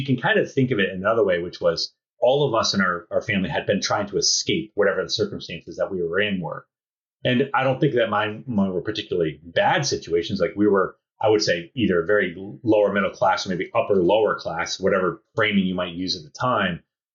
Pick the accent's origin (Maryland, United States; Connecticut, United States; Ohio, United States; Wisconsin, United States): Connecticut, United States; Thomaston; also born or lived in Southbury; So I grew up in Connecticut, and I lived in Thomaston, Connecticut, which is near Bristol, which is where ESPN is. And then I moved to a town called Southbury, Connecticut, my freshman year of high school.